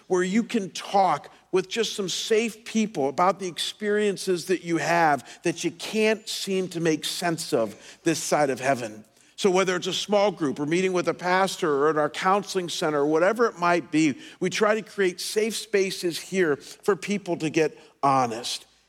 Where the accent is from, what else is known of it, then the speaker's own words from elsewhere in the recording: Cleveland, Ohio, United States; back in my hometown of Cleveland in the summer of 86